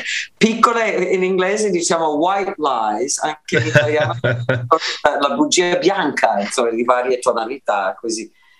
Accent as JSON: {"language": "Italian", "town": "Milan", "region": "Lombardy", "country": "Italy", "also_born_or_lived": "Puglia", "said": "Adesso non vivo più in Puglia, dopo 9 anni in Puglia sono tornato a Milano, per cui sono tornata a casa, diciamo, alla base"}